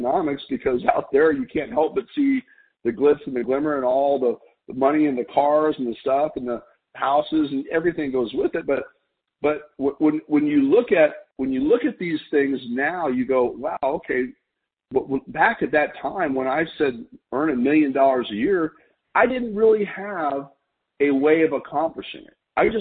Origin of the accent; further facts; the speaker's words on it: El Paso, Texas, United States; I grew up in El Paso, Texas.